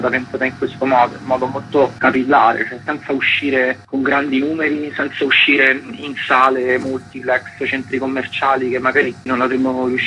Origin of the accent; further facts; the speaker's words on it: Rome, Lazio, Italy; Io sono cresciuto a Cinecittà, insomma, così in mezzo ai cartelli